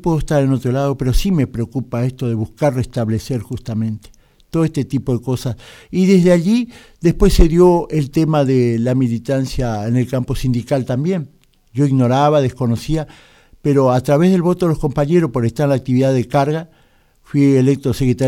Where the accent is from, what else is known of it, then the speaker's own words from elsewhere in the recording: Buenos Aires, Argentina; yo fui criado en Buenos Aires hasta la edad de 15 años. Yo estudiaba, había terminado la primaria, estaba en la Escuela Técnica de Benavides, en la zona norte allá de la zona del Partido Escobar